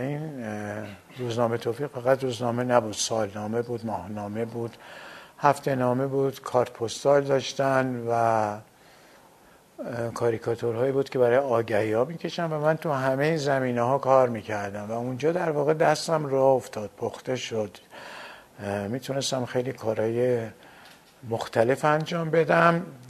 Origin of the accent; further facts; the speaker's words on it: Iran; هیچ دلیلی نمیدیدم حالا چون من ایرانی هستم چرا نباید دنیا کار کنم